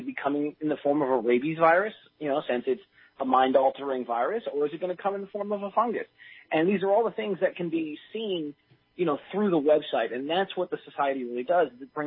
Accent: Montana, United States; I'm from Montana.

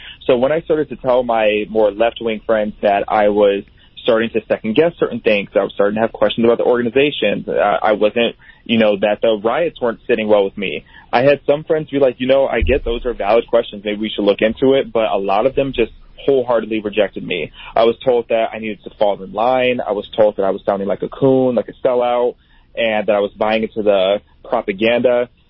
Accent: Pontiac, Illinois, United States; born or raised there; also born or lived in Chicago

